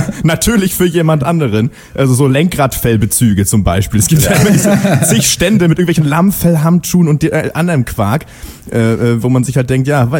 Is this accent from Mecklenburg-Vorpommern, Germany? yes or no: yes; Schwerin, Mecklenburg-Vorpommern, Germany; Zumal zumindest da, wo ich herkomme, aus Schwerin, die Weihnachtsmärkte sich auch nicht großartig unterscheiden vom Altstadtfest oder im normalen Rummel.